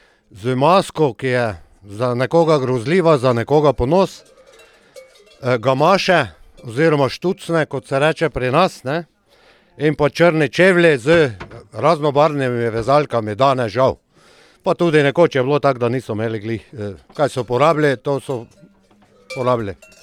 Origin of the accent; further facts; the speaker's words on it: Markovci, Drava, Slovenia; tudi vsi smo iz Markovc, rojeni Markovčani, tak da boljšega originala od tega ni.